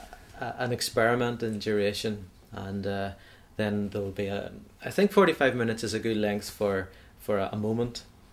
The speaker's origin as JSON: {"language": "English", "region": "Northern Ireland", "country": "United Kingdom", "said": "I don't feel any awareness of being Northern Irish as a composer, in the same way that I don't feel any awareness of being Irish as a composer or British as a composer."}